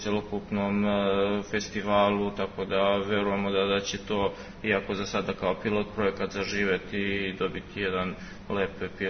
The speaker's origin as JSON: {"language": "Serbian", "town": "Čačak", "region": "Šumadija and Western Serbia", "country": "Serbia", "said": "ja sam opet iz Čačka, moram da putujem u Kragujevac i zbog plivanja, jer mi nemamo zatvoren bazen"}